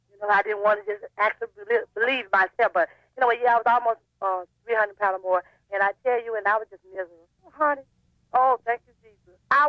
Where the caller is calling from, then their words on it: Arkansas, United States; I'm calling from Arkansas.